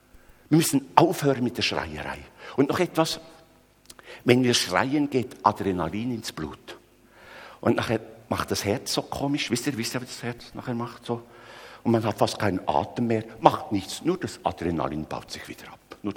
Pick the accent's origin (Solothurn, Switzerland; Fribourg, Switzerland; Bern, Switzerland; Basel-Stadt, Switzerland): Bern, Switzerland; also ich bin ja ein Berner, etwas langsam